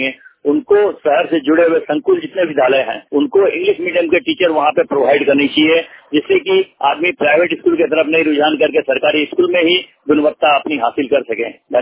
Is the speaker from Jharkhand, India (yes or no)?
yes; Jadugoda, Jharkhand, India; जादूगोड़ा निवासी झारखंड पूर्वी सिंहभूम का रहने वाला हूँ।